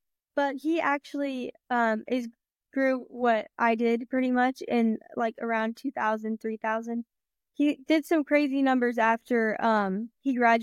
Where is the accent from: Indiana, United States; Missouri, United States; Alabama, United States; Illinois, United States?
Missouri, United States; Odessa; I'm from Odessa, Missouri. I go to the Odessa High School, and I'm currently a senior. I'm 17